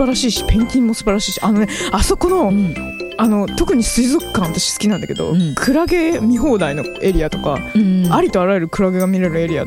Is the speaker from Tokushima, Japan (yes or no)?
no; Nara, Japan; 奈良県生まれ、奈良県育ちだからね、うんうん、小学校とか中学校までずっと奈良の学校だったんですけど、